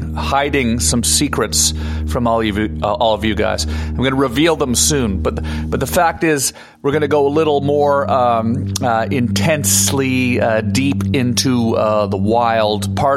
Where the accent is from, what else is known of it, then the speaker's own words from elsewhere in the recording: Canada; And, you know, I'm I'm Canadian.